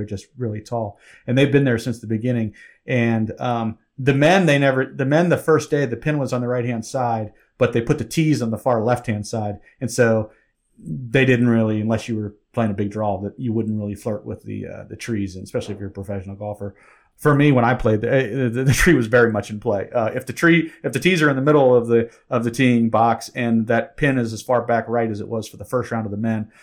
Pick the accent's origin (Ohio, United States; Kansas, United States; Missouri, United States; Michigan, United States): Ohio, United States; Cincinnati; I grew up in Cincinnati